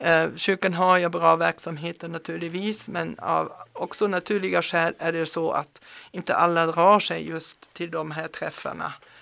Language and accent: Swedish; Germany; now in Sweden; nu kommer jag också från Tyskland där det finns sådana samarbeten och samverkan på ett helt annat sätt.